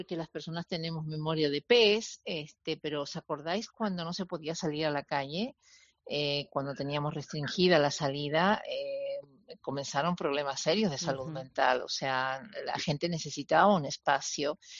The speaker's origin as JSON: {"language": "Spanish", "country": "Argentina", "said": "Yo soy una argentina de pura cepa"}